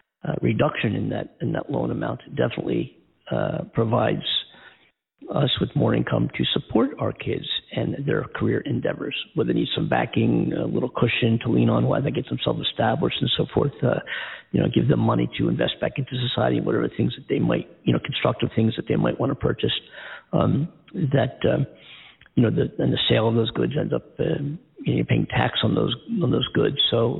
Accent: Philadelphia, Pennsylvania, United States; And how about my hometown team, the Philadelphia Eagles?

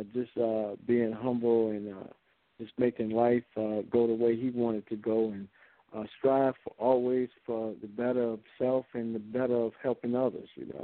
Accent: Detroit, Michigan, United States; you and your wife had people all the way from my hometown, Detroit, sponsor.

